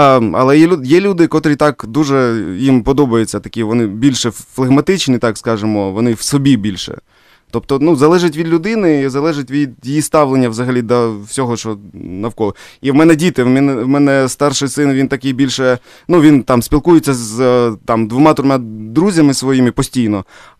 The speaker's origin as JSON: {"language": "Ukrainian", "town": "Shchastia", "region": "Luhansk Oblast", "country": "Ukraine", "tie": "born there", "said": "бо я народився в місті Щастя Луганської області."}